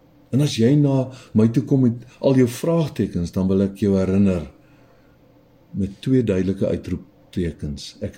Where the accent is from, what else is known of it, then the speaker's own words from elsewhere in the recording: Mpumalanga, South Africa; ek kom daar van die Laagveld af